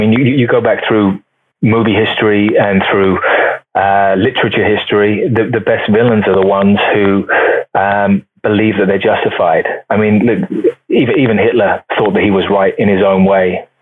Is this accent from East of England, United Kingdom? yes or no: yes; Luton, East of England, United Kingdom; I mean, I was born in Luton, which is 20 miles north of London. It's a town that is wonderful and also a little rough. It's a working class town.